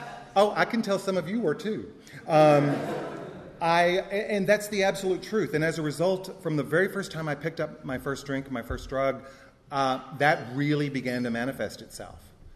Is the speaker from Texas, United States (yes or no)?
yes; Texas, United States; you can tell by my accent, I'm not from New York. I was born and raised in Texas.